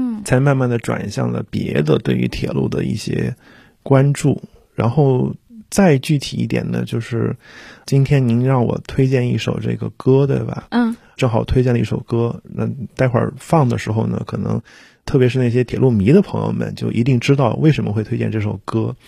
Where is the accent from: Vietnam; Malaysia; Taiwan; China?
China; Luzhou, Sichuan; 四川泸州。然后一直到2021年才正儿八经的通了高铁。